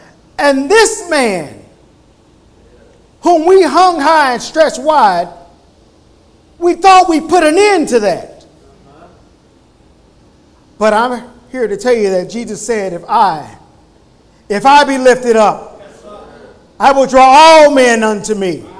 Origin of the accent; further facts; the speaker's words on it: St. Louis, Missouri, United States; I thought about where I'm from. And I'm from St. Louis. So here in St. Louis, when you hear that word, it can be, what do you want me to do?